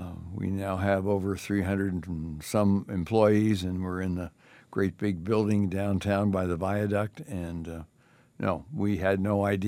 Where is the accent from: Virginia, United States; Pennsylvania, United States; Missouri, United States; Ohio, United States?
Pennsylvania, United States; Philadelphia; So after the Navy, then we went back to Philadelphia, which was my hometown.